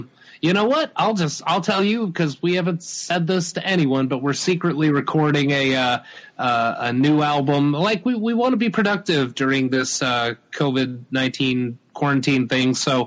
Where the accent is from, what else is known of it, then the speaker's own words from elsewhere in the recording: Tennessee, United States; I guess the fact that I was a musician from Tennessee made me perfect to play the role of a musician from Tennessee